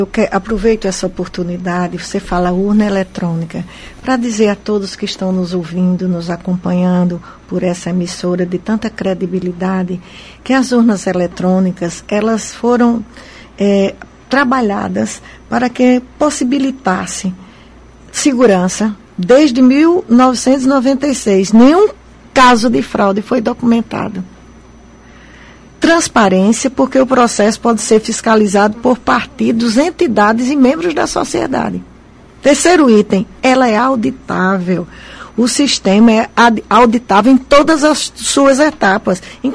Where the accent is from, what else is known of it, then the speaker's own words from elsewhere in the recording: João Pessoa, Paraíba, Brazil; Porque João Pessoa é minha terra natal.